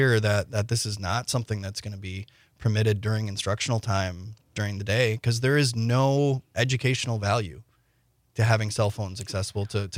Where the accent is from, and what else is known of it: Wisconsin, United States; born or raised there